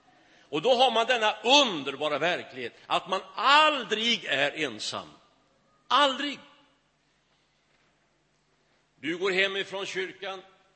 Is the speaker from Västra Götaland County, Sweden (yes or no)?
yes; Skövde, Västra Götaland County, Sweden; also born or lived in Småland; Jag växte upp i Skövde. Även om jag är född i Småland, jag håller hårt på det. Jag är smålänning.